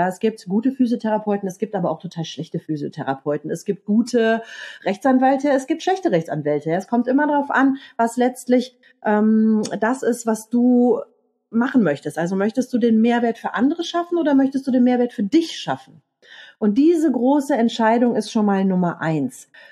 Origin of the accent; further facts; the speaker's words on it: Rhineland, Germany; Ich bin Rheinländerin, mein Herz liegt auf der Zunge.